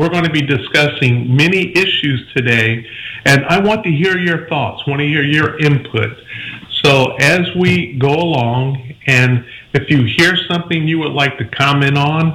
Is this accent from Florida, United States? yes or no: yes; Pensacola, Florida, United States; For those of you who haven't heard about me before, as I say, I'm from Pensacola, Florida.